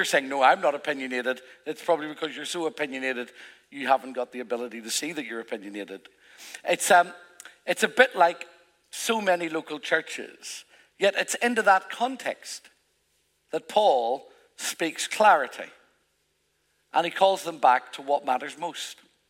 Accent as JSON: {"language": "English", "region": "Northern Ireland", "country": "United Kingdom", "said": "I come from Northern Ireland."}